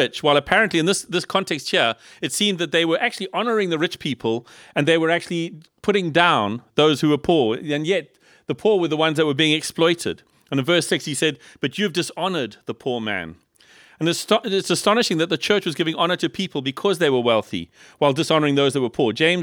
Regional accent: South Africa; Ach man, you know, we come from South Africa and we're coming to Liverpool.

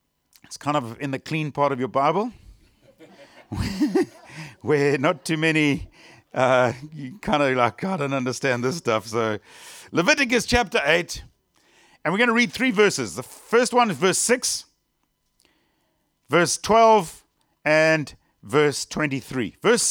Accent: South Africa; Now, I come from South Africa. We have wine in South Africa, we have vineyards down in the Cape

